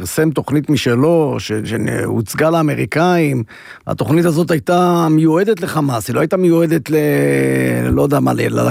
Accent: Ashdod, Southern District, Israel; אני מאשדוד לוקח לי בבוקר רגיל, ביום ראשון, משהו כמו שעה וחצי

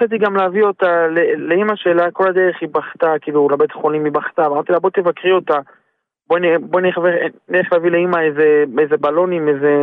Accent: Beit Shemesh, Jerusalem District, Israel; אני גם מבית שמש.

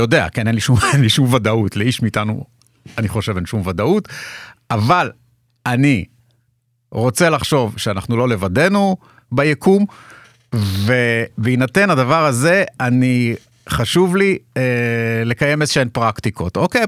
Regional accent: Haifa, Haifa District, Israel; גדלתי בבית חילוני בחיפה, בנווה שאנן, של שנות ה-80.

